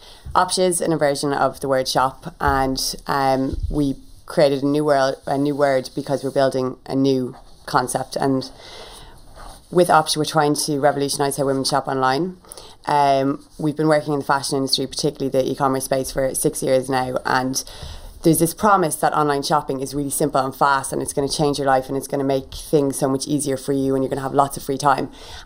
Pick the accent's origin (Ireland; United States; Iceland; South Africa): Ireland; Kildare, Leinster; growing up … it's quite unusual. And we're from Kildare.